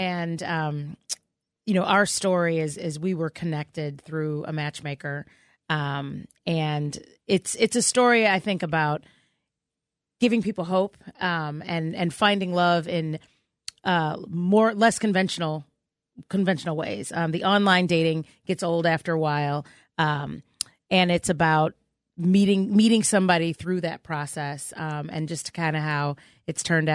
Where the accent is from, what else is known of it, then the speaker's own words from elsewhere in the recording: Chicago, Illinois, United States; I'm from Chicago.